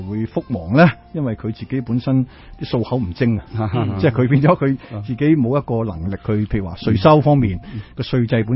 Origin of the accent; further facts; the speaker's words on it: Hong Kong; moved away; 咁嗰時我從香港嚟就覺得最初唔明佢哋諗咩